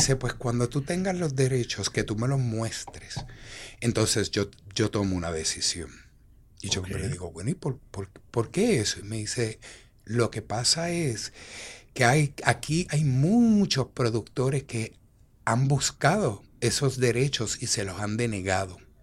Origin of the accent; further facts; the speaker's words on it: Puerto Rico; soy un productor de Puerto Rico.